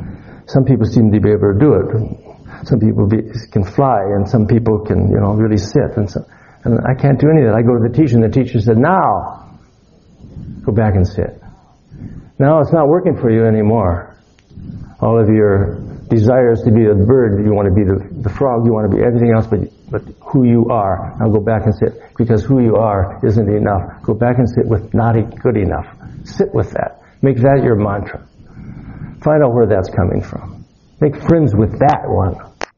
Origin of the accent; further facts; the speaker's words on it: United States; I'm male. I'm an old male. I'm an American. I'm an Aquarian. I'm a Buddhist. I'm a priest.